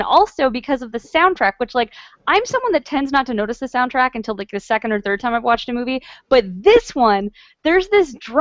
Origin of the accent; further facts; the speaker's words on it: New York City, New York, United States; And it actually looks like a New York movie, which is something I always appreciate as a New Yorker.